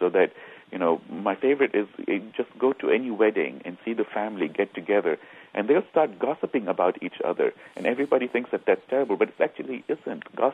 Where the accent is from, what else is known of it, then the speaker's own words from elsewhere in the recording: Lebanon; now in United States; I always used to think that I am American, but I'm not exactly American. I am Lebanese, but I'm not exactly Lebanese.